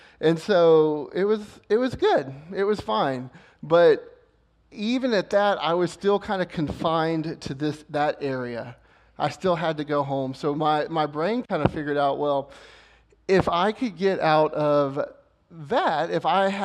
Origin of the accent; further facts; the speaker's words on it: Houston, Texas, United States; born there; I was born in Houston, off of Shepherd and Little York area.